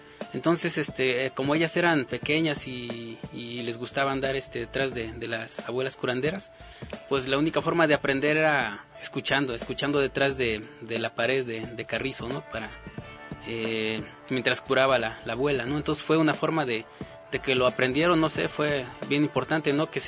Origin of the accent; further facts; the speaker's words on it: Amatlán de Quetzalcóatl, Morelos, Mexico; yo vengo de la comunidad de Amatlán de Quetzalcóatl, allá en Morelos, y pues soy médico tradicional, de tradición, de herencia.